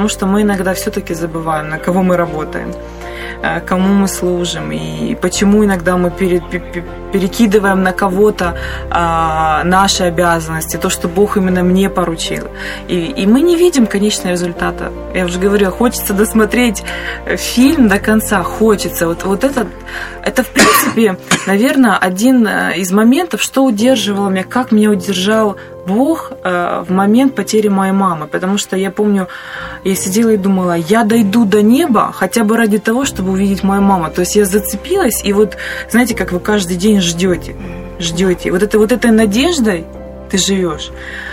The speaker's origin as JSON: {"language": "Russian", "town": "Magadan", "region": "Magadan Oblast", "country": "Russia", "said": "Я никогда не думала, что я выйду вообще из Магадана"}